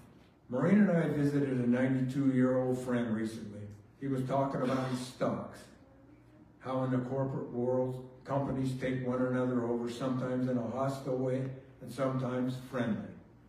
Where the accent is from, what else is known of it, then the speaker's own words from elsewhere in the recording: Tonasket, Washington, United States; moved away; I grew up in Tenasket, Norville. Went to high school in Norville, Tenasket. Left here some 50, probably closer to 60 years ago now.